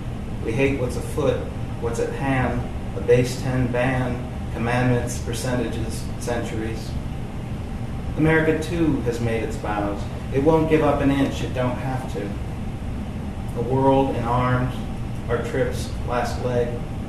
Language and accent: English; Ohio, United States; something I grew up around in the Midwest quite a bit. We had our share of factories in Ohio, auto factories and steel mills.